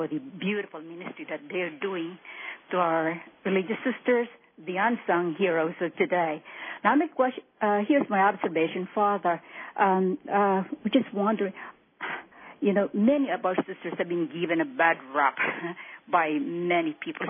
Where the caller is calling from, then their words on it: Alabama, United States; Father, I am calling from Alabama.